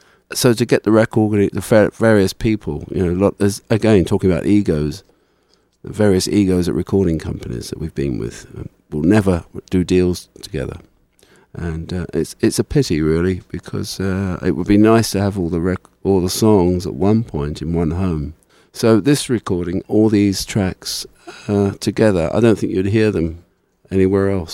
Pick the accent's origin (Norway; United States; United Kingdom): United Kingdom; I guess we're British, part of the British invasion and all